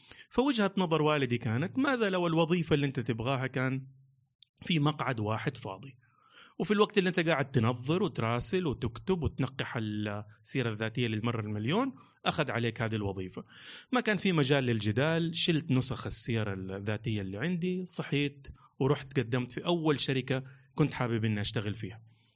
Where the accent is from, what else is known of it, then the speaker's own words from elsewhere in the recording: Jeddah, Makkah Province, Saudi Arabia; فرجعت إلى مدينتي، مدينة جدة، يوم الثلاثاء